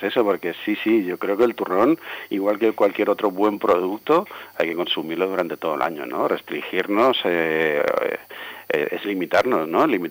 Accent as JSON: {"language": "Spanish", "town": "Xixona", "region": "Valencian Community", "country": "Spain", "said": "como buen gijonenco, pues evidentemente teníamos que empezar trabajando con el turrón, ¿no? Ya que soy de allí, de Gijona"}